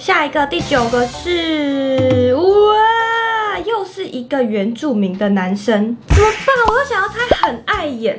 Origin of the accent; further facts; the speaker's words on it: Belgium; 所以我小时候是在比利时长大的，我以前还会法语，然后现在忘光了